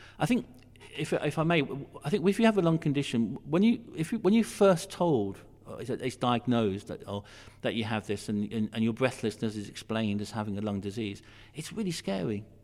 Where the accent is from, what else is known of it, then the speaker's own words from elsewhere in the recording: West Midlands, United Kingdom; I think that's also important that we're North Staffs. I mean, we're all from Staffs. We're proud about the heritage of here